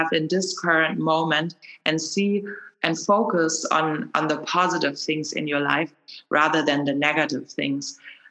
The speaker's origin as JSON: {"language": "English", "country": "Germany", "said": "The next one is an episode in German because I'm from Germany and have quite a lot of German listeners"}